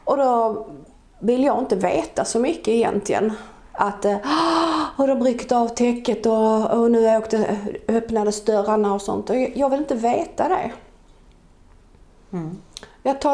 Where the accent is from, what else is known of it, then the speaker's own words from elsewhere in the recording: Skåne, Sweden; accent: Scanian; Och jag hoppas att ni förstår min skånska. Som sagt var så håller jag till i mitten i Skåne.